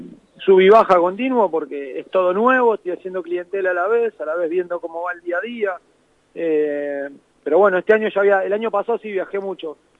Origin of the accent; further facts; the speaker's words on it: Berisso, Buenos Aires Province, Argentina; Yo soy de Berisso, me crié en Berisso, trabajé en Capital, di vuelta por tu estado, pero nunca me pude ir de Berisso.